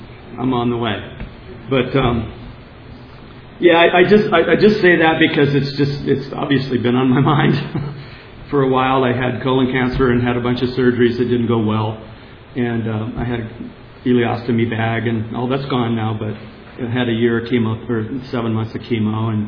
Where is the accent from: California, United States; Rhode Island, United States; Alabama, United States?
California, United States; Holtville; born there; I was born in California. I was born in Hauteville, California, which is in the Imperial Valley. It's the other valley.